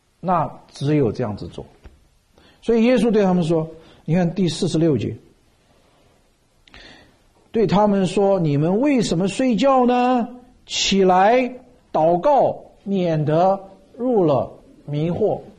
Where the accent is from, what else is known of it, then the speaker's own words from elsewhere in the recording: Shanghai, China; accent: Shanghainese; 这是我们上海话的一句话，